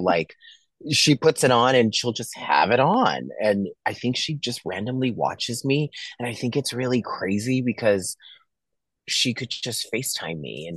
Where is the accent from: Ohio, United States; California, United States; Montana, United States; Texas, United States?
California, United States; also born or lived in Boston; Yeah, no, I was born in Boston, but I was raised in California, and then we moved back to Boston. So it's based, I'm like both coasts, but I identify more as an East Coaster